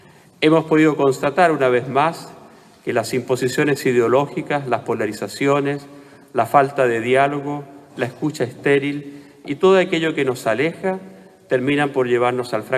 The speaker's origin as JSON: {"language": "Spanish", "country": "Chile", "said": "como sociedad chilena hemos generado para tener una nueva constitución política de la República."}